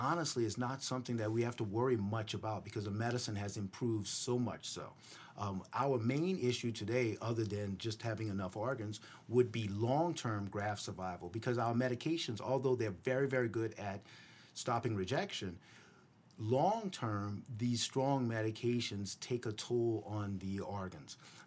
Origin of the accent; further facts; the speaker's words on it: Louisiana, United States; So I'm originally from Louisiana. That's why I have the French last name. I'm from southern Louisiana